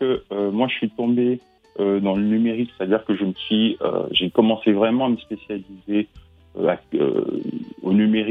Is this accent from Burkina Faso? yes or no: yes; Burkina Faso; Donc, moi, j'ai passé mon enfance au Burkina, j'ai grandi au Burkina.